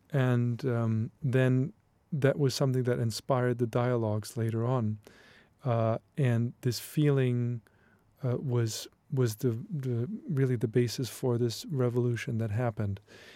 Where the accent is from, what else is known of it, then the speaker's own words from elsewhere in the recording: Leipzig, Saxony, Germany; I was born in the late 70s and grew up there in the 80s in Leipzig, which was part of course, East Germany.